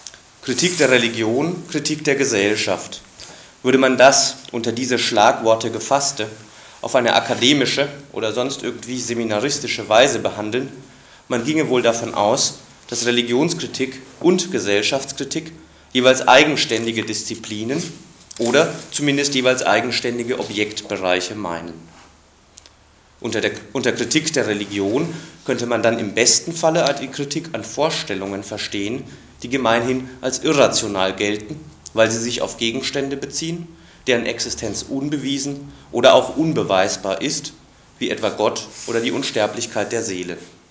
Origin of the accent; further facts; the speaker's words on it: Freiburg, Baden-Württemberg, Germany; wie in Freiburg, wo ich herkomme